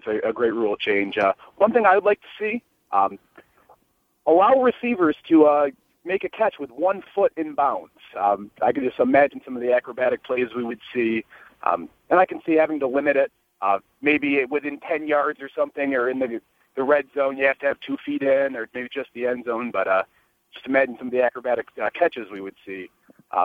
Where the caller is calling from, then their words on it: Amherst, United States; I'm in Amherst.